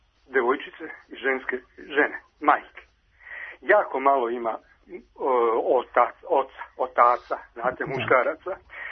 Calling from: Belgrade, Serbia; Ja sam trenutno u Kovačici, ja sam Beograđanin.

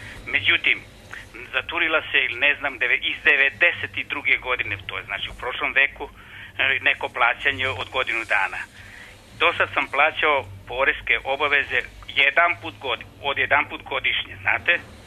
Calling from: New Belgrade, Belgrade, Serbia; Ja sam penzioner iz Novog Beograda, supruga i ja živimo u nasleđenom stanu od moje majke.

